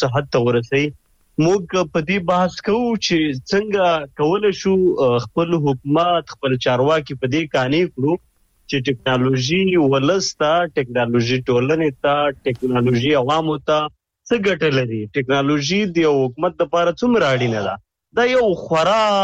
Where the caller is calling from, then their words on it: China; د چین هیواد نتا سره پاړی دکې